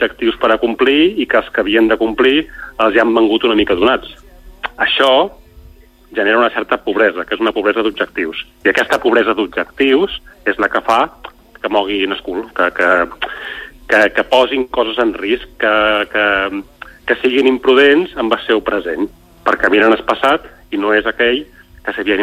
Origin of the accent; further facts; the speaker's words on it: Ibiza, Balearic Islands, Spain; Clar, jo som d'Eivissa.